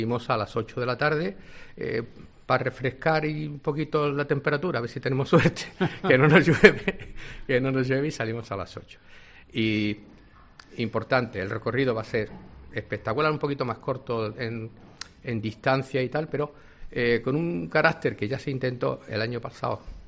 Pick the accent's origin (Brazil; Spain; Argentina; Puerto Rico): Spain; Málaga, Andalusia; Yo soy un enamorado de Málaga, de mi ciudad, de mi gente